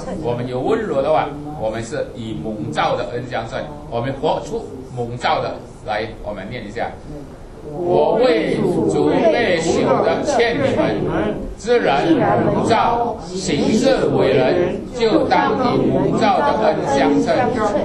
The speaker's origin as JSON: {"language": "Chinese", "country": "Indonesia", "said": "我们印尼人最喜欢是戴那个的"}